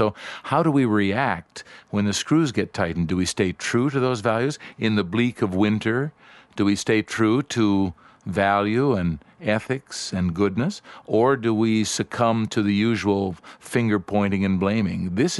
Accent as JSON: {"language": "English", "country": "Canada", "said": "I'm a Canadian, you guys are Americans."}